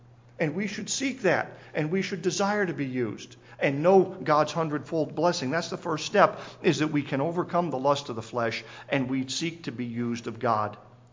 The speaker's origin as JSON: {"language": "English", "region": "Alaska", "country": "United States", "tie": "born or raised there", "said": "I was born and raised in Alaska in the 1970s and 80s."}